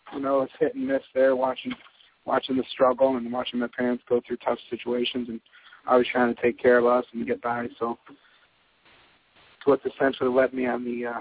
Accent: Bay City, Michigan, United States; I was born and raised here in Bay City, Michigan. I've been here my whole life. I'm 27 years old right now.

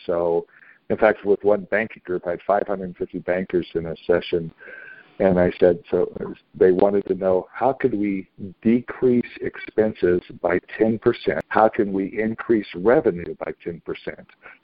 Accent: the South, United States; I grew up in the South where it rained heavy rain, you know, a lot.

